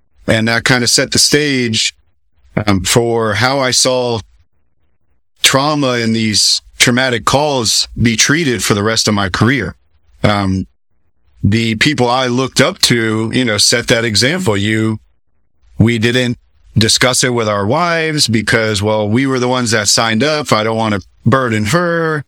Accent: Florida, United States; I was originally from South Florida, right out of high school, went and got my EMT, fire, paramedic.

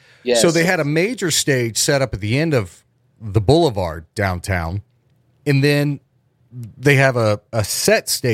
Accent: Cincinnati, Ohio, United States; moved away as an adult; now in Charleston, United States; I'm from Cincinnati, born and raised. I never thought that I would have stayed in West Virginia when I got here in 2006.

